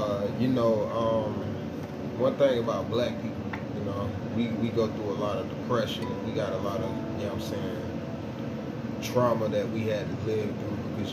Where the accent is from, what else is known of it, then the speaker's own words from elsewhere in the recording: Fayetteville, North Carolina, United States; also born or lived in Georgia; I was born in Georgia, raised in, you know what I'm saying, Fayetteville. You know what I'm saying? I'm from all over Fayetteville, really.